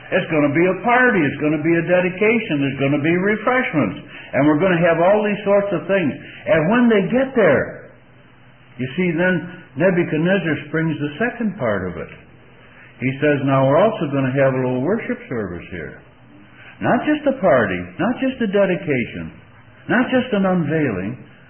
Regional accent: Scotland, United Kingdom; Now, I'm a Scotsman.

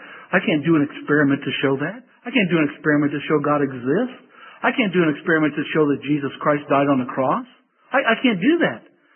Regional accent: Missouri, United States; I come from Missouri, and you all know the slogan for Missouri, the show me state.

